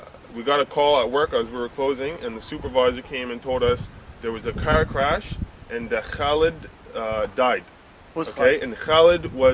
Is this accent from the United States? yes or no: no; Halifax, Nova Scotia, Canada; I'm from Halifax, Nova Scotia originally. I was born and raised. My father is white from Prince Edward Island, which is another province of Canada.